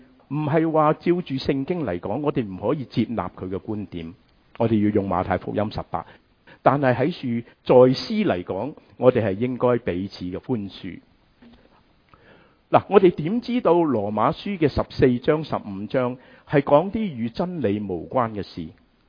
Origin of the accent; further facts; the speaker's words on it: China; 这个其实对我们中国人是很熟悉